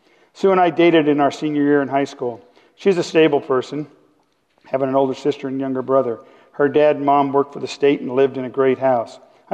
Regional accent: Monrovia, California, United States; born there; I was born in Monrovia, California, to two very hard-working parents.

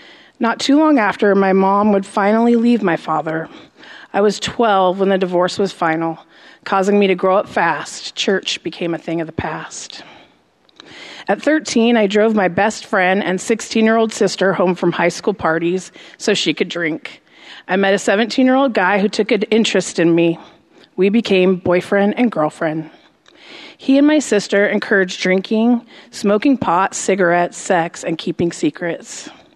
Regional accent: Portland, Oregon, United States; born there; also born or lived in Florida; I was born in Portland, Oregon at Good Sam Hospital on March 15th, 1975, the youngest of four sisters. We relocated to Florida to live closer to my grandmother.

